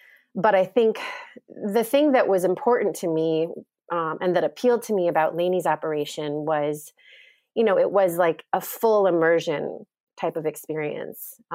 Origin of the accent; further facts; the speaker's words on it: Indiana, United States; and I'm originally from Indiana, and that's the home of Capriol Farm, which is like a very well-known goat dairy.